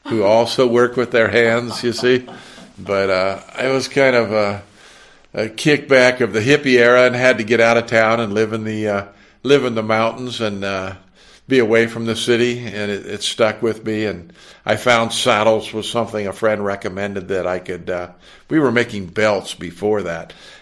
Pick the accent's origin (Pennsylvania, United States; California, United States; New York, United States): California, United States; Santa Monica; born there; now in San Diego, United States; Well, actually, I was born in Santa Monica, California, so I've lived my whole life in California.